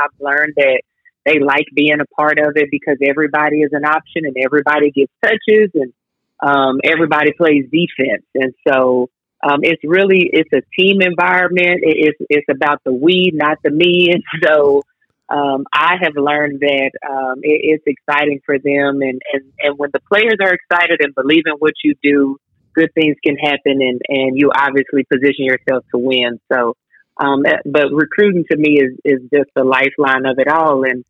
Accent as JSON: {"language": "English", "town": "Dallas-Fort Worth", "region": "Texas", "country": "United States", "tie": "born or raised there", "said": "And I grew up in the Dallas-Fort Worth area, so I'm familiar with a lot of the high schools."}